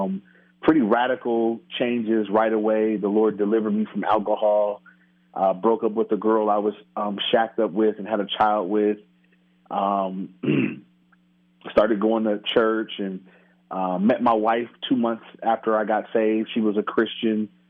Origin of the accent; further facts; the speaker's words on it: Inglewood, California, United States; Yeah, I grew up in Inglewood, which is in near L.A.